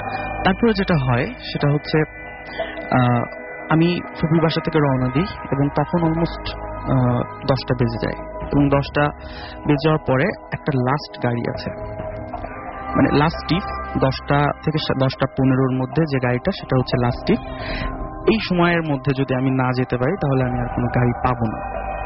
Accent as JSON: {"language": "Bangla", "town": "Satkhira", "region": "Khulna Division", "country": "Bangladesh", "tie": "born or raised there", "lives_now": "Dhaka, Bangladesh", "said": "আমি আমার হোমটাউন সাতক্ষীরা এবং ঢাকাতে থাকছি।"}